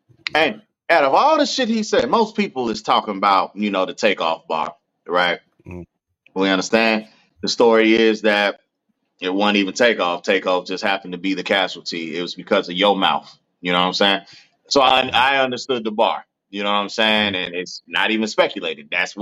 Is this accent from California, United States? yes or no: no; Petersburg, Virginia, United States; born there; I'm from Petersburg, Virginia. That's where I was born. In Petersburg Hospital, 1984. Okay. Therefore, all things Virginia.